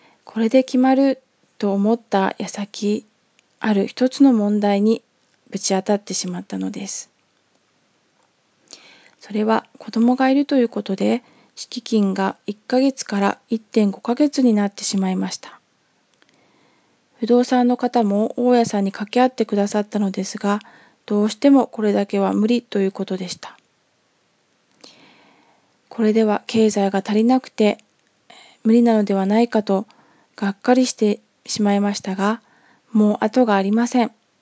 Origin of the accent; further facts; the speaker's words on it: Fukuoka, Japan; moved away as an adult; also born or lived in Miyazaki / Nagasaki; now in Tokyo, Japan; 私たち夫婦はどちらも福岡出身で、結婚してから宮崎に1年、それから長崎に6年住んでいました。九州から出たことのない私でしたが、主人の仕事の関係で東京に引っ越すことが決まったのです。